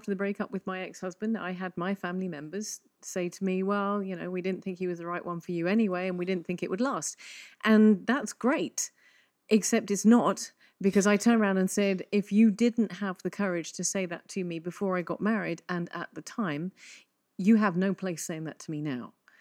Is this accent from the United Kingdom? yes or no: yes; England, United Kingdom; But I'm English and we don't know what to say in any situation or circumstance.